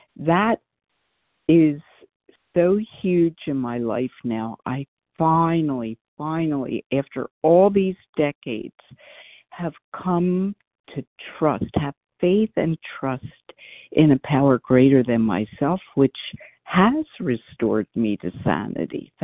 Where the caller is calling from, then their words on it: Philadelphia, Pennsylvania, United States; from outside of Philadelphia, Pennsylvania.